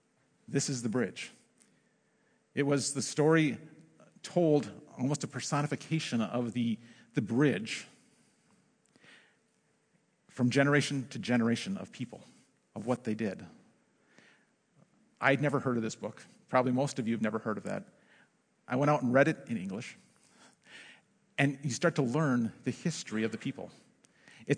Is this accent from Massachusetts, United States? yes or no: no; Milwaukee, Wisconsin, United States; You know, I'm from Milwaukee. I thought that'd be the natural kind of connection.